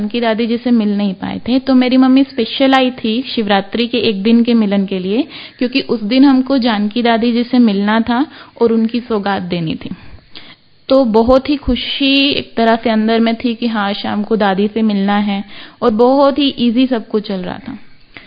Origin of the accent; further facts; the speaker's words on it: Delhi, India; जो वहां से शुरू होके जो हमारा होम टाउन है दिल्ली तक जाती है